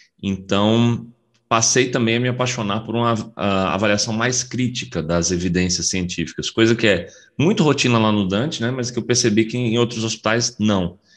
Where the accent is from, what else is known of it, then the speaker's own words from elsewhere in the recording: Ceará, Brazil; Fiz medicina lá na minha terra, eu sou cearense, né?